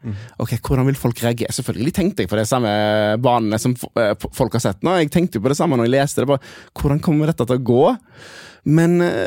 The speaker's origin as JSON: {"language": "Norwegian", "town": "Haugesund", "region": "Rogaland", "country": "Norway", "said": "Ja, det er det som det dialektet der, jeg er fra Haugesund."}